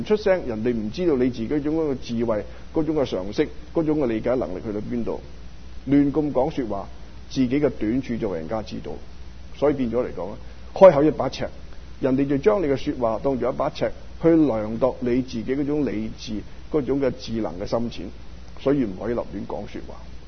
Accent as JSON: {"language": "Cantonese", "country": "China", "said": "即使我哋中国人，我哋啊翻到中国"}